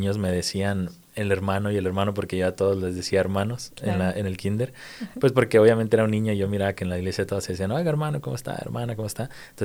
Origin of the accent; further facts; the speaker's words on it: Ciudad Juárez, Chihuahua, Mexico; Soy de Ciudad Juárez, Chihuahua, de México, obviamente. Uh-huh. Soy de diciembre y... pues sí, vengo de Ciudad Juárez, de una de las ciudades más bonitas.